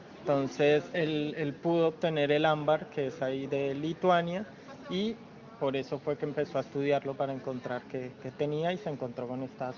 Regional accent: Colombia; moved away as an adult; now in Argentina; Yo soy colombiano, residente en Argentina hace 8 años. Me recibí en Colombia, biólogo de la Universidad Nacional de Colombia

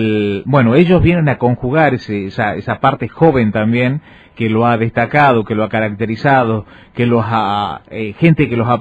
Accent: Salta, Argentina; now in Misiones, Argentina; una de las que se viven allá en mi provincia, allá en Salta

